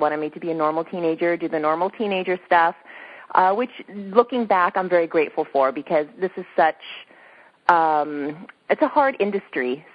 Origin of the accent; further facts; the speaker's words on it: Whittier, California, United States; I grew up right outside of Los Angeles in Whittier, which was about 45 minutes east of Los Angeles.